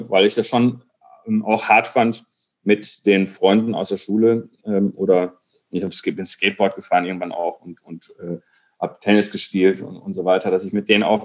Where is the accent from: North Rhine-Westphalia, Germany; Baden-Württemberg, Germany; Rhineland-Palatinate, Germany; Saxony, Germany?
North Rhine-Westphalia, Germany; Wir sind im Kreis Recklinghausen aufgewachsen, mitten im Ruhrgebiet.